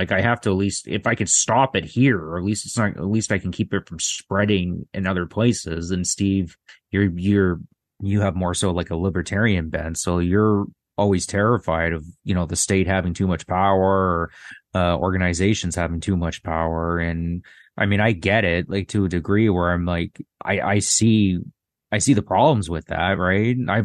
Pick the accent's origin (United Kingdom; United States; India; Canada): Canada; Toronto, Ontario; Like I grew up in Toronto, so I didn't grow up in a place like Detroit or anything like that, right?